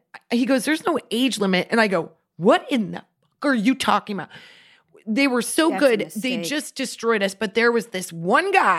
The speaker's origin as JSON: {"language": "English", "region": "Midwest", "country": "United States", "tie": "born or raised there", "said": "We grew up in the Midwest where they didn't have soccer."}